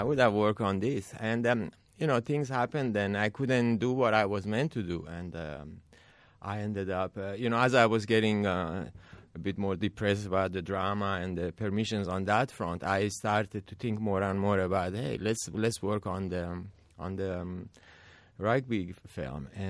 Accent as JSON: {"language": "English", "country": "Italy", "tie": "born or raised there", "said": "I grew up in Italy, of course, it's a culture nation"}